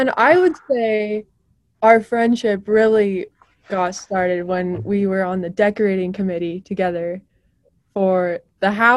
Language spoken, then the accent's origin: English; Salt Lake City, Utah, United States; also born or lived in Idaho; I'm from Salt Lake City. So, kind of, I guess. I grew up in Salt Lake City, during my teenage years. But then, before that, I lived in Idaho for a while.